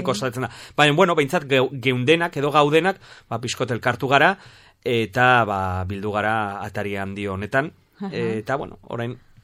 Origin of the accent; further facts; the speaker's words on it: Pamplona, Navarre, Spain; Beste asko ordea ez askotan galdetzen dizutenen nongoa zara, bueno, Iruñekoa, zentrokoa esaten genuen garai batean